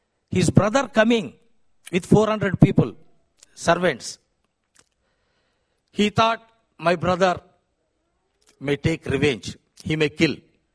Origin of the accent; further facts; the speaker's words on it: India; also born or lived in Kuwait; Even I am Indian.